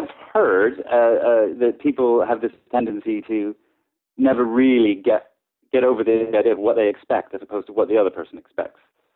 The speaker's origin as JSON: {"language": "English", "town": "Norwalk", "region": "Connecticut", "country": "United States", "said": "Yeah, well, I've been here 25 years, but I'm from Norwalk."}